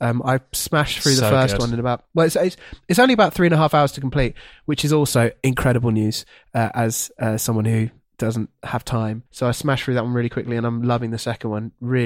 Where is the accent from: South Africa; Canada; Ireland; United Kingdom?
United Kingdom; Gravesend, South East England; that's Barry Keoghan in my hometown.